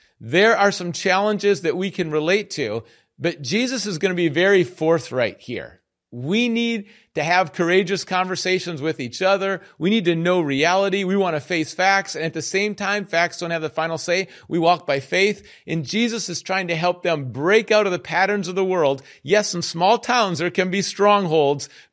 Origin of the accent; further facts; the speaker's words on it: Minneapolis, Minnesota, United States; I grew up in the Twin Cities, Minneapolis and St. Paul, bigger cities.